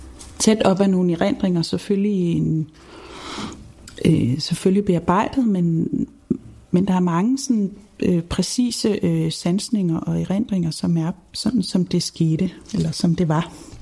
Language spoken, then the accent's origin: Danish; Rold Skov, North Denmark Region, Denmark; Jeg er vokset op i Rold Skov i Nordjylland.